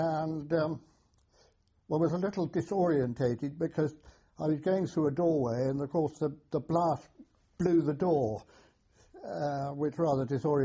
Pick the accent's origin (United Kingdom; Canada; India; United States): India; Jabalpur, Madhya Pradesh; born there; I was born in Jabalpur, India, which was in those days known as Central Provinces.